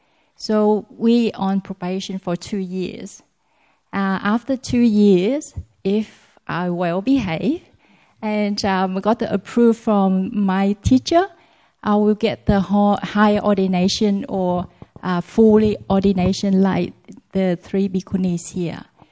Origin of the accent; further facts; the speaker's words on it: Sydney, New South Wales, Australia; I was from Sydney